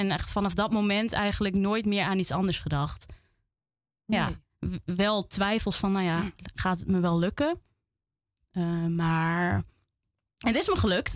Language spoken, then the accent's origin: Dutch; Almelo, Overijssel, Netherlands; also born or lived in The Hague; toen ik baby was, ben ik ook weer teruggegaan naar Almelo. Uh-huh. Want de ouders van papa en mama, die woonden daar. Dus, en ze misten ze eigenlijk heel erg. Dus toen zijn we snel naar Almelo gegaan en daar ben ik opgegroeid.